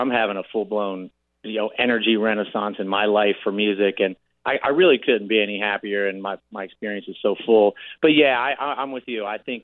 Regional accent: Richfield, Connecticut, United States; He popped into my hometown, Richfield, Connecticut, two nights ago and played at the Richfield Playhouse, a great venue there.

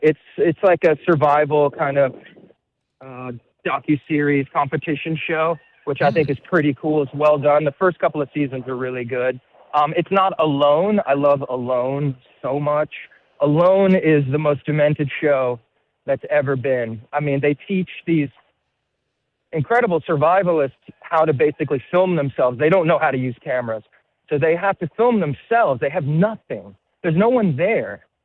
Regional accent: New Jersey, United States; also born or lived in New York City; like I'm from the city, but I grew up in Jersey.

